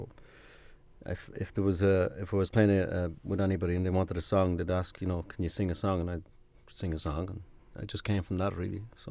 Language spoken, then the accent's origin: English; Dublin, Leinster, Ireland; Sorry, I'm from Dublin.